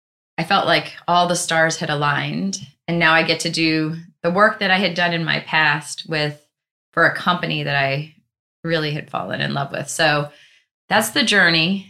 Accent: Virginia, United States; now in Cleveland, United States; I'm from Virginia, and that's where the company was based. I had moved to Cleveland.

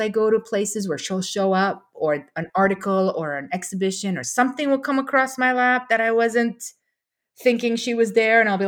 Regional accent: Romania; moved away; But I was born and raised in Romania.

